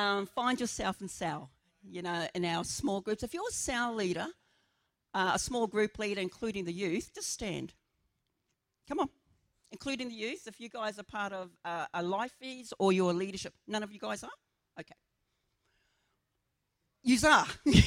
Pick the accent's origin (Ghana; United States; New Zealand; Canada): New Zealand; born there; I was born in New Zealand and I'm a Maori and very proud of that.